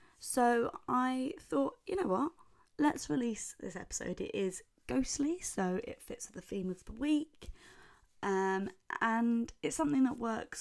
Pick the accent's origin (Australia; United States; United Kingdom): United Kingdom; South East England; I'm sort of from Kent originally. I'm from South East London, Kent area